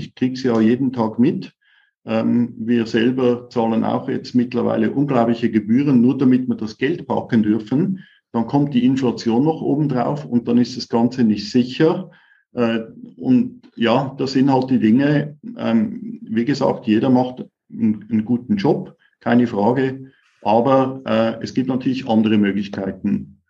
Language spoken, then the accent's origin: German; Switzerland; moved away as an adult; now in Germany; Also ich bin in der Bank groß geworden, wie fast jeder zweite Schweizer. Mich hat es dann irgendwann mal nach Deutschland gezogen